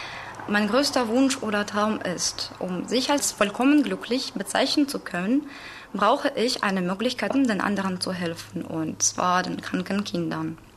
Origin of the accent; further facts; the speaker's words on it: Russia; German is a second language; Ich komme aus Russland und ich war 1997 geboren. Ich lerne Deutsch